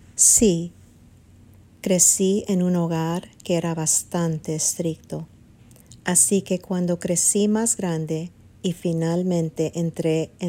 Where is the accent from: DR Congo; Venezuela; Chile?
DR Congo; soy originario de la República Democrática del Congo Zaire, África Central. Es que crecí en un hogar africano